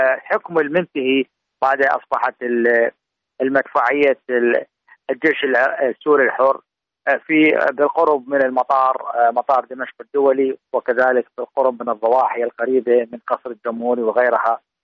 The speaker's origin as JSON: {"language": "Arabic", "country": "Iraq"}